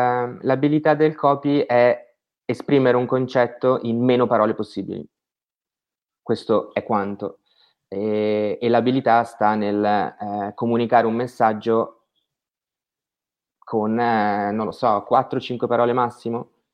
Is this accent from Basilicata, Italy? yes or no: no; Milan, Lombardy, Italy; also born or lived in Australia; ho 33 anni, sono di Milano e sono rimasto qui fino alla triennale, e la specialistica sono partito per l'Australia per fare una scuola di giornalismo alla University of Queensland di Brisbane.